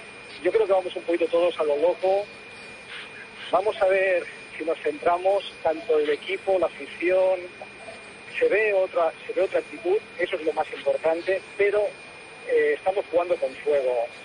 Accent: Badalona, Catalonia, Spain; de Badalona.

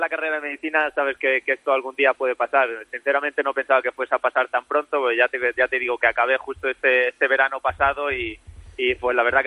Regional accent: Almería, Andalusia, Spain; now in A Coruña, Spain; yo soy de Almería, empecé en Granada

